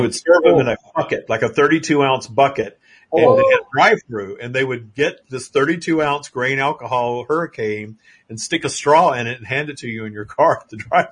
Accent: Louisiana, United States; Oh, yeah. I grew up in Louisiana. In Louisiana, we used to have these things called Frosty Factories.

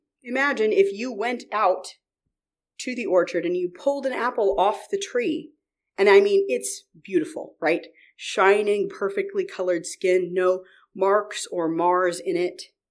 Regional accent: New York, United States; I come from New York, you all know this, and New York is apple country. I grew up with access to what felt like a million different types of apples, right?

